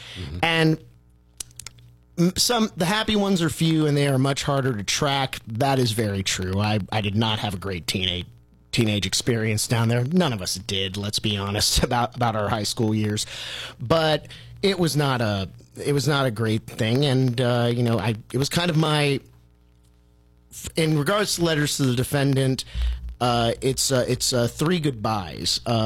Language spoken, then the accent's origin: English; the South, United States; But as I grew up in the South, and as I certainly moved to Nashville